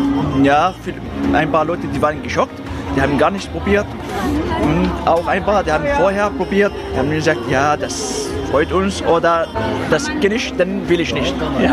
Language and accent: German; Syria; German is a second language; now in Germany; Ich komme aus Syrien, deswegen habe ich auch was angebietet